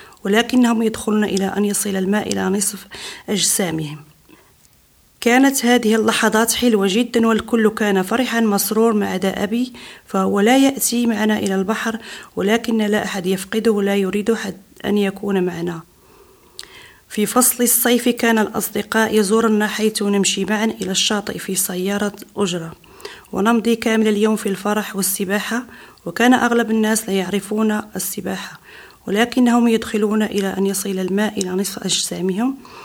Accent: Casablanca, Casablanca-Settat, Morocco; now in Basel, Switzerland; الآن أنا مطلقة وأعيش مع ابنتي. ولدت بالدار البيضاء بالمغرب، وكانت لي أخت وثلاث إخوة، وكنا نسكن قرب شاطئ في منزل صغير وضيق نظرا لعدد أفراد العائلة وعدد الزائرين.

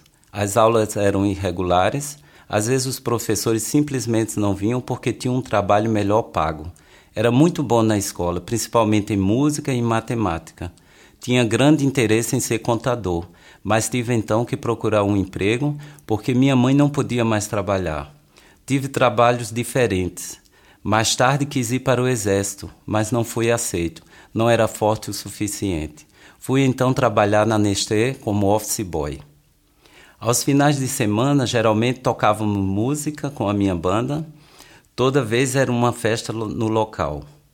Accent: Rio de Janeiro, Brazil; tenho 31 anos e venho do Rio de Janeiro. Vivo há 5 anos em Brook. Sou casado e em breve teremos filho. Cresci na favela com 5 irmãos. Sou o segundo mais velho.

